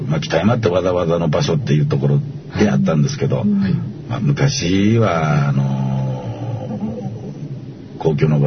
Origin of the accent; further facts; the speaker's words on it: Osaka, Japan; いや、私山梨じゃなくて、大阪出身なんでね、